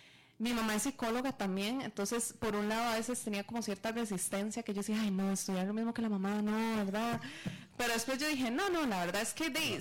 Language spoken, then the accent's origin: Spanish; San Francisco de los Ríos, San José, Costa Rica; also born or lived in Acarit; Bueno, yo nací en San Francisco de... Bueno, no nací en San Francisco, nací en Acarit. Pero soy de San Francisco de los Ríos, correcto, ¿verdad? Sí. Vivo en el bosque, súper cerquita